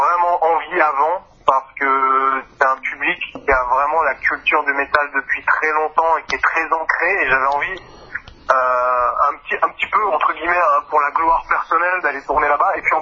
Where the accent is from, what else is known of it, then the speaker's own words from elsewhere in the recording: Lyon, Auvergne-Rhône-Alpes, France; Donc on est de Lyon, on est de la scène lyonnaise